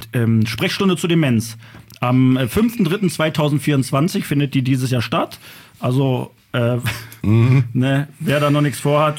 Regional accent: Germany; Ich bin doch Deutscher.

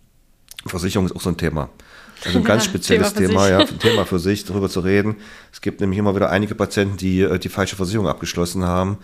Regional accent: Harz, Germany; ich komme ja aus dem Harz, vom Dorf. Und als ich damals noch dort gelebt habe

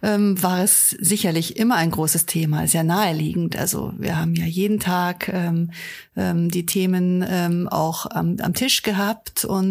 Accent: Munich, Bavaria, Germany; now in Osnabrück, Germany; Osnabrück ist meine Heimat geworden und ich fühle mich hier pudelwohl und möchte gar nicht woanders hin. Aber ich komme ursprünglich aus München, ich bin da geboren, habe da Abitur gemacht.

